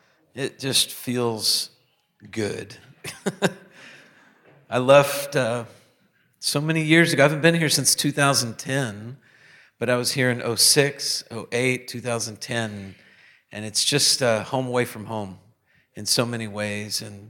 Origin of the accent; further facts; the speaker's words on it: Birmingham, Alabama, United States; I would take it back to my hometown, Birmingham, Alabama